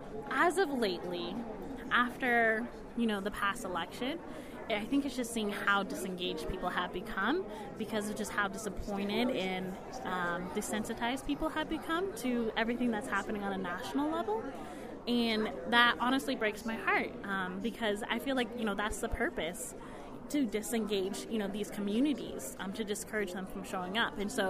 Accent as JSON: {"language": "English", "town": "Denver", "region": "Colorado", "country": "United States", "tie": "born or raised there", "said": "Denver, Colorado, born and raised."}